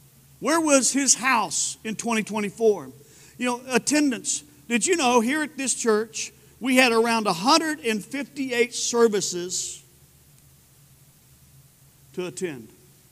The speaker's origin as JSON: {"language": "English", "town": "Spearman", "region": "Texas", "country": "United States", "tie": "born or raised there", "said": "I remember growing up, there used to be cherry trees in my hometown. We loved cherries. I loved the ones that would get ripe like that and be dark red. And we would know, we knew where every cherry tree was in Spearman."}